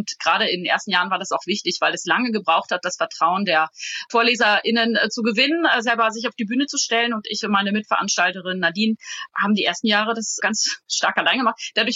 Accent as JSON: {"language": "German", "region": "North Rhine-Westphalia", "country": "Germany", "said": "Ich komme aus Ostwestfalen, das ist auch schon ein sehr ruhiger Menschenschlag."}